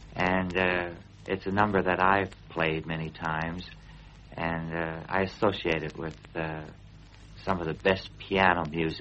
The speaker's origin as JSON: {"language": "English", "town": "Milwaukee", "region": "Wisconsin", "country": "United States", "tie": "born or raised there", "said": "I'm from Milwaukee, Wisconsin. I was born there"}